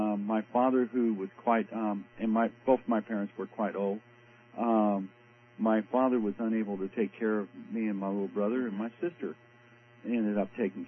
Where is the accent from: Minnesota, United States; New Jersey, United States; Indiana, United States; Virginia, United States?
Indiana, United States; Indianapolis; also born or lived in Florida; I was born in Hamilton County, I guess is the best way to put it.